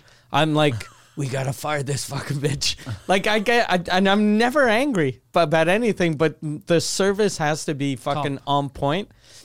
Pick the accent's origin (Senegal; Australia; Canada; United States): Canada; since we're Canadian